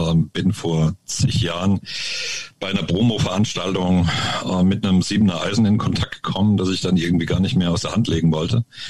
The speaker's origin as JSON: {"language": "German", "country": "Germany", "tie": "born or raised there", "said": "Also final gesehen lebe ich jetzt wieder mehr oder weniger an der Bergstraße dort, wo ich aufgewachsen bin. Man nennt sie ja auch so ein bisschen die Toskana Deutschlands."}